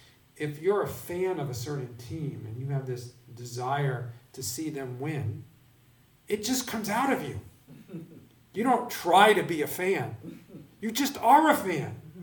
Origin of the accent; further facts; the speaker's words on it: New York, United States; I am originally from New York, and I have always been a Yankee fan.